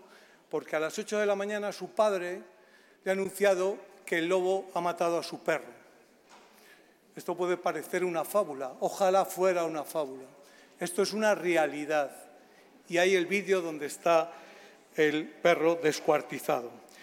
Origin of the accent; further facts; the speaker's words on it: Vega de Pas, Cantabria, Spain; hoy en mi pueblo, en Vega de Paz